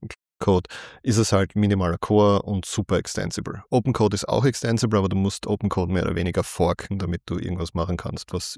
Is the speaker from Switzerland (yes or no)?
no; Austria; Ich fühle mich auch als Europäer und nicht als Österreicher.